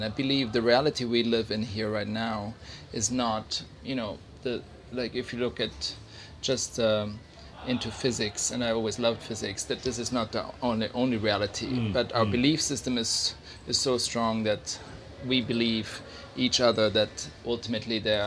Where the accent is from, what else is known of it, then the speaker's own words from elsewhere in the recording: Switzerland; I grew up in Switzerland in the mountains and I didn't have a lot of friends growing up. It was very sort of isolated.